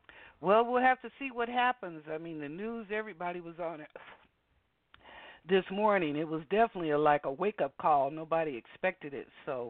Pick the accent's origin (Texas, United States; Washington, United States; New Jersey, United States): Washington, United States; Seattle; Well, y'all, you know I'm from Washington, so I'm going to tell you, Seattle, Washington, we are one of the sanctuary cities.